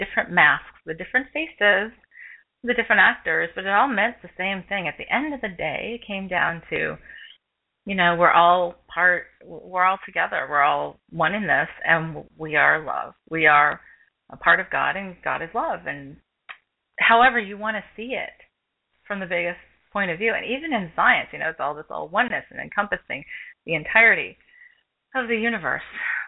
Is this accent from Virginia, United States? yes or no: no; New York, United States; growing up in Long Island, New York, I have a lot of friends that were from different belief systems